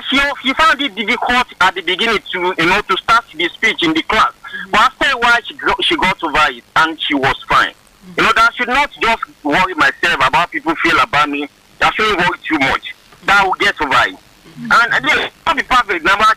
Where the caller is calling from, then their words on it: Lokoja, Kogi, Nigeria; I'm calling from Lokoja. I'm actually inside a car.